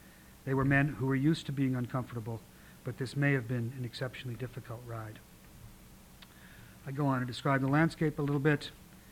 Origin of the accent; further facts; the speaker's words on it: Didsbury, Alberta, Canada; I thought I should look up my hometown, Didsbury, in the index.